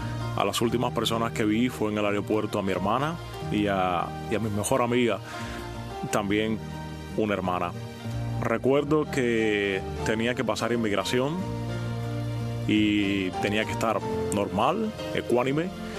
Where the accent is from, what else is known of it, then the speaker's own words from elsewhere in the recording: Cuba; moved away; Recuerdo cuando salí de Cuba